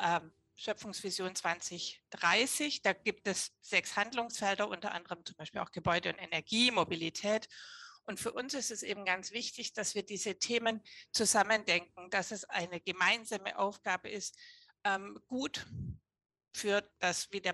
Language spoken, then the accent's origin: German; Cameroon; also born or lived in Africa; ich bin ja in Kamerun groß geworden und habe sehr gerne und lange in Afrika gelebt